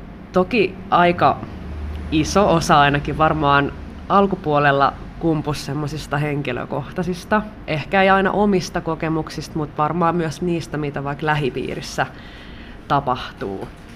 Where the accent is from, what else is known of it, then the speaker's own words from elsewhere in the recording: Satakunta, Finland; Itse olen Satakunnasta kotoisin